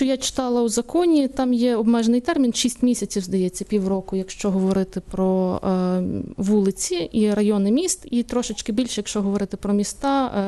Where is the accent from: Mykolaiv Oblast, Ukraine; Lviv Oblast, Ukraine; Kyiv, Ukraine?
Lviv Oblast, Ukraine; Lviv; я сама зі Львова.